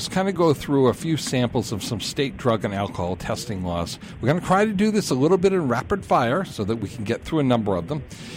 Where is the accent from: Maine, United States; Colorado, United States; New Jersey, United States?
Maine, United States; State of Maine, my hometown.